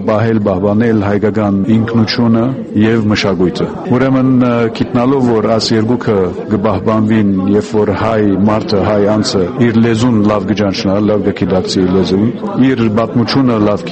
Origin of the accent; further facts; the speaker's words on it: Damascus, Damascus Governorate, Syria; Ես արդեն Սիրիայից եմ, Դամասկոս գտնագիմ։